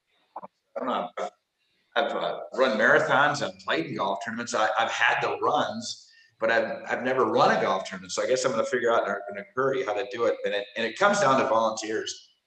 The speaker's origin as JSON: {"language": "English", "region": "Michigan", "country": "United States", "also_born_or_lived": "Santa Cruz", "said": "I'm from Michigan originally in the car business. And I was a car dealer for 25 years up in Santa Cruz"}